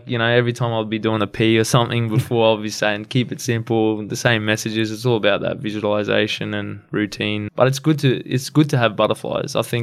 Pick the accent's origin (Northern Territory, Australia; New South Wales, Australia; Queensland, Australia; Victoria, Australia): Queensland, Australia; Cairns; Just growing up in Cairns, he was an icon for Australian football, and yeah, grew up in far north Queensland